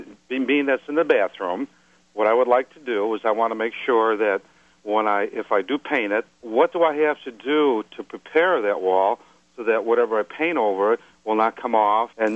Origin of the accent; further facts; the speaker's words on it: Friendship, Wisconsin, United States; I'm from Friendship, Wisconsin.